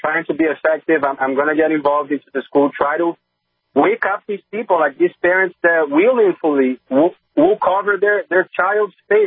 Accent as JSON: {"language": "English", "country": "Brazil", "moved": "yes", "lives_now": "United States", "said": "I came from Brazil. Brazil was a great country 50, 70 years ago."}